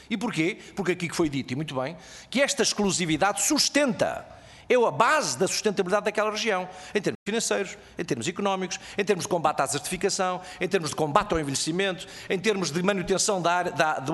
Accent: Viana do Castelo, Portugal; esta delegação tão representativa e tão significativa da sub-região Monção Malgaço, portanto da minha terra também.

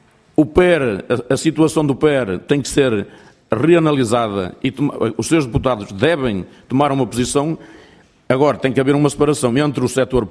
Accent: Porto, Portugal; eu vim do Porto

